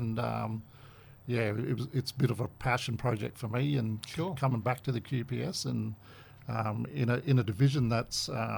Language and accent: English; Gordonvale, Queensland, Australia; all my mob's from up there, but I'm born and raised in Gordonvale at the base of the pyramid and home of the mighty southern suburbs cockatoos.